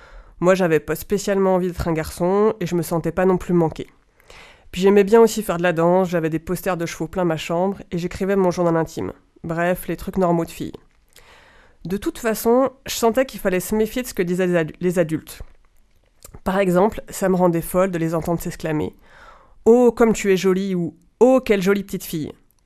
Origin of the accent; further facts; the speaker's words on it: Bourg-en-Bresse, Auvergne-Rhône-Alpes, France; mon enfance à Bourg-en-Bresse dans les années 90.